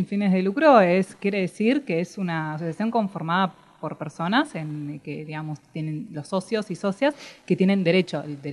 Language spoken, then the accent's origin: Spanish; Cipolletti, Río Negro, Argentina; moved away as an adult; now in Buenos Aires, Argentina; Nosotros somos de Cipolletti, vivimos a 1.200 kilómetros. Yo me vine a vivir acá a Buenos Aires cuando cumplí 18 años para estudiar.